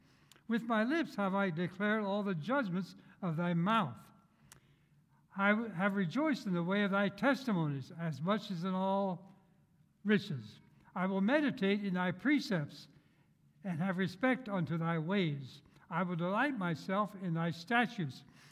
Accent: Pennsylvania, United States; I'm from Snyder County over along the Susquehanna River.

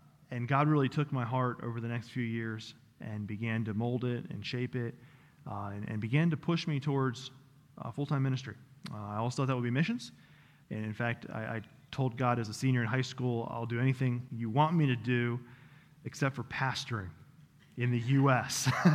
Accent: Washington, District of Columbia, United States; also born or lived in Clarksburg, West Virginia, United States; As I shared in Sunday school, I grew up in Washington, D.C. Spent about 12 years there. My dad is FBI, got transferred to Clarksburg, West Virginia. And so we went from the city to the country.

